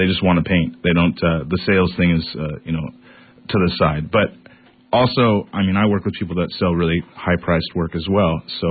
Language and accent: English; Portland, Oregon, United States; Like, I'm from Portland. I'm a native Portlander.